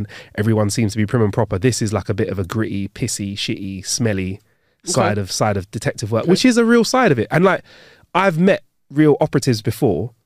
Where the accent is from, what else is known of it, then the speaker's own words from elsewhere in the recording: London, United Kingdom; because we're from London, Sean, if anywhere in the show is somewhere that you've physically been, have a sip as well.